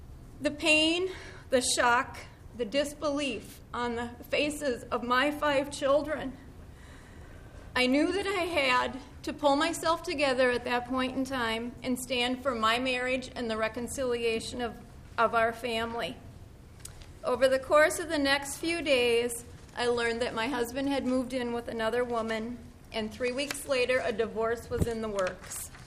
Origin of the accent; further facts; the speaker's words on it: Austin, Minnesota, United States; I'm from Austin, Minnesota.